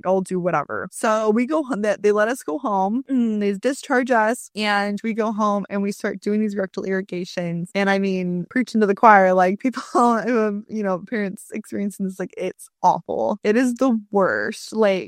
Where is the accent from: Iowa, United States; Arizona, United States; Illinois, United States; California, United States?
Arizona, United States; I'm from Arizona, and I have like a team of naturopathic doctors in Arizona.